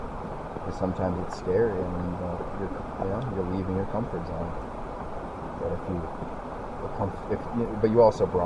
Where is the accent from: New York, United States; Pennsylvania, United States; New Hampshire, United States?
New Hampshire, United States; Like, you come from Colorado, Dave's from Nevada, we're from New Hampshire.